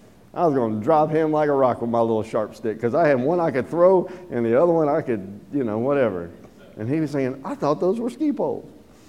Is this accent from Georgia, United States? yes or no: yes; Georgia, United States; I'm from Georgia, man. NASCAR means going like this.